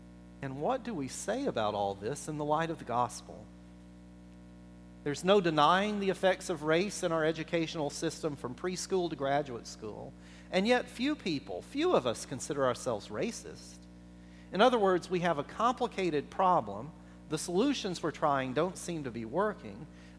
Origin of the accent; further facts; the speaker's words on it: the South, United States; And as a Southerner, I have to say, Lancaster County is one of the most segregated places I've ever lived.